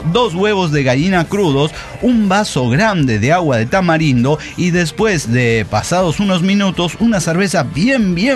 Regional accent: Acapulco, Guerrero, Mexico; Mire, mi infancia la viví en Acapulco

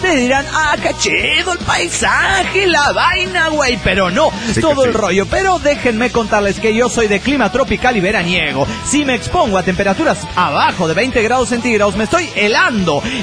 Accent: Rivera, Uruguay; de Rivera, Uruguay.

